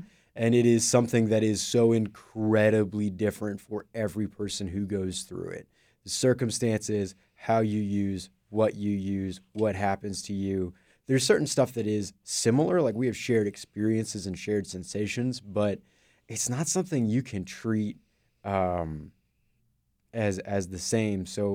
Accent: Ohio, United States; so I'm from Ohio.

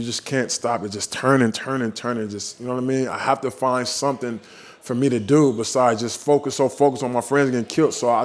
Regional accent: San Francisco, California, United States; I grew up in San Francisco, Bayview, Hunters Point area.

